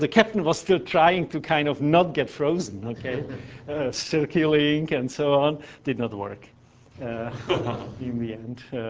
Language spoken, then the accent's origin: English; Czechia; So for Czech Republic, I'm from Czech Republic, we own not a single square meter of an ocean.